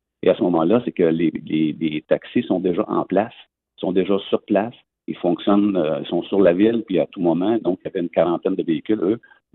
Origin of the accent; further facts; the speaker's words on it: Sainte-Thérèse, Quebec, Canada; now in Trois-Rivières, Canada; je suis natif de Sainte-Thérèse